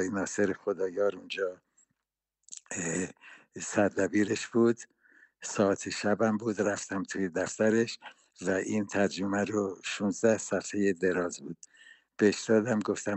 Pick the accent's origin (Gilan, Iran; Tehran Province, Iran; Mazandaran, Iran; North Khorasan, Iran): Tehran Province, Iran; Tehran; من در شهر تهران، در سرچال تهران، در محله یهودیان متولد شدم